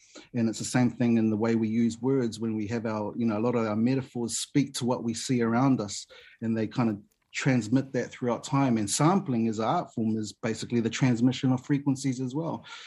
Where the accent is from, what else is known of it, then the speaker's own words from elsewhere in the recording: South Auckland, Auckland, New Zealand; I grew up in South Auckland around a lot of different culture and so forth, and I've been surrounded in the culture